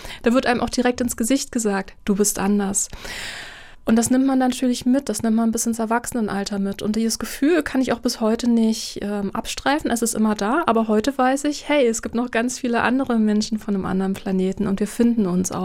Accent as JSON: {"language": "German", "region": "Berlin", "country": "Germany", "tie": "born or raised there", "said": "Also ich bin auch in Berlin-Neukölln zur Schule gegangen."}